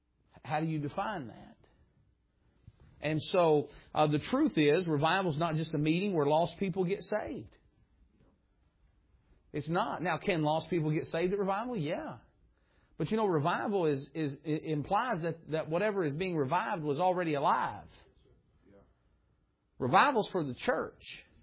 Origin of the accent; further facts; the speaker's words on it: Kentucky, United States; I'm from Southeast Kentucky. It is nothing during the summer to see tents everywhere.